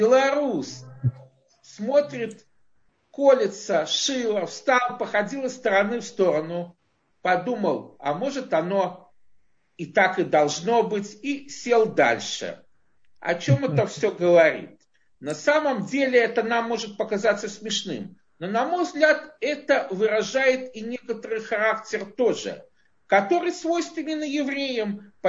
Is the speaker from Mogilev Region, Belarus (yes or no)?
yes; Mogilev, Mogilev Region, Belarus; Я из Могилева.